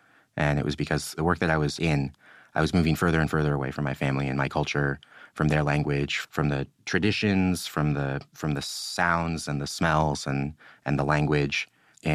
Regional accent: United States; the shared memories that Mexican-American kids have of growing up in Mexican households, where all the different ethnic cuisines that are available here in the United States make their way into our food at home. So as a Mexican-American kid

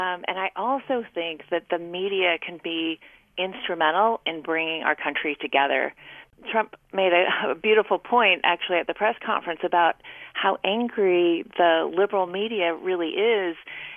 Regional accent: United States; I think a big part is for us to all come back and remember that we're all American and we all want a lot of the same things.

